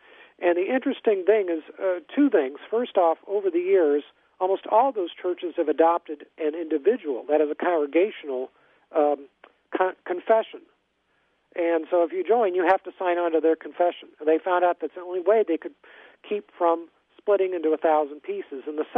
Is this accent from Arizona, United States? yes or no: no; California, United States; I came from the Silicon Valley in California, and at the time I was growing up, there was a number of non-denominational churches.